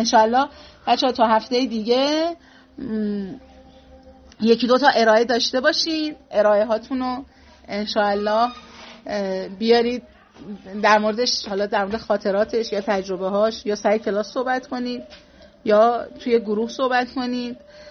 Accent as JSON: {"language": "Persian", "country": "Iran", "said": "به خاطر اینکه ما ایرانی هستیم و خیلی عزیزیم"}